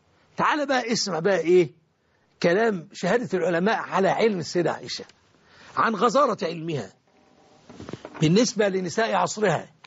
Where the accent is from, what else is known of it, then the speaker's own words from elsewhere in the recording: Egypt; في أجزاء كثيرة من بلدنا مصر العزيزة